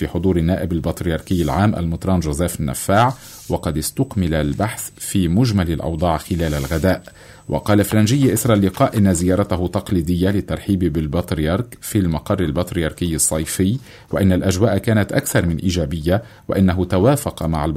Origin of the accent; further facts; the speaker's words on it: Lebanon; بيننا كلبنانيين